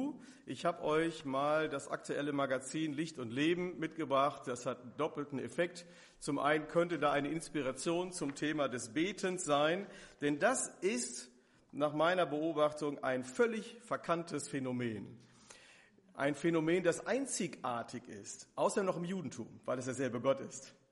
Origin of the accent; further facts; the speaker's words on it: North Rhine-Westphalia, Germany; lebt im Sauerland, in meinem Heimatort, in der Nähe meiner Verwandtschaft